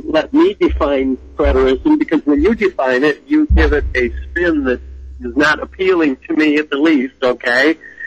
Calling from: Lansing, Michigan, United States; I'm calling from Lansing. I'm listening on AM 1390, a great Christian station here in Lansing.

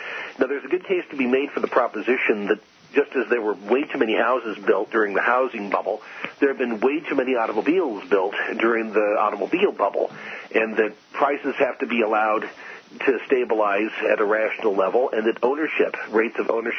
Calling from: Payette, Idaho, United States; I'm speaking from Fayette, Idaho, which is on the western part of the state of Idaho, about an hour or so west of Boise.

